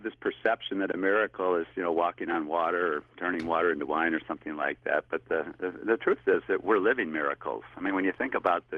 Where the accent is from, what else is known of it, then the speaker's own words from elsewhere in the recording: Grand Rapids, Michigan, United States; born there; now in Palm Beach, United States; I was born in Grand Rapids, yes. I actually live in Palm Beach, Florida now, but I keep a home here in West Michigan